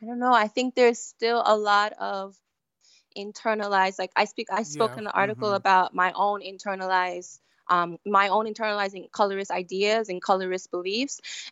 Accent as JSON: {"language": "English", "town": "Yonkers", "region": "New York", "country": "United States", "tie": "born or raised there", "said": "Yeah, so I grew up in Yonkers, New York. And so my childhood in Yonkers, I grew up around mostly white children."}